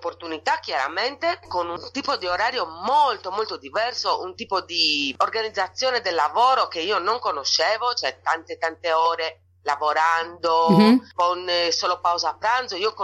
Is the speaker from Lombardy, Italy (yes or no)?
no; Cagliari, Sardinia, Italy; moved away as an adult; now in Madrid, Spain; io vengo dalla Sardegna, da Cagliari, provincia di Cagliari, e vengo a Madrid per seguire quello che poi sarà mio futuro marito, che adesso è il mio marito. Io già sapevo spagnolo